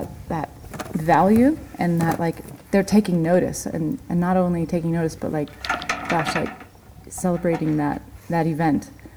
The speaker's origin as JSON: {"language": "English", "region": "New Mexico", "country": "United States", "said": "I'm from New Mexico, but coming up to northern New Mexico to live now"}